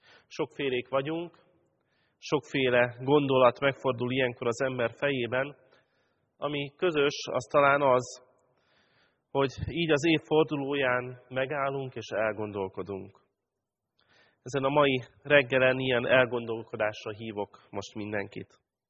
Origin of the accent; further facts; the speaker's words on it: Pápa, Veszprém County, Hungary; egy kisvárosban, Pápán, ahol felnőttem